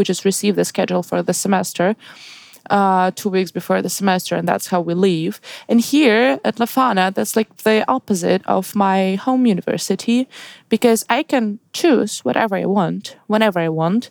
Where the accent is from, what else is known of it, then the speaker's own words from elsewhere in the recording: Saint Petersburg, Russia; now in Germany; I was born and raised in St. Petersburg. Before coming to Germany, I was studying for 2 years in Russian university in Leti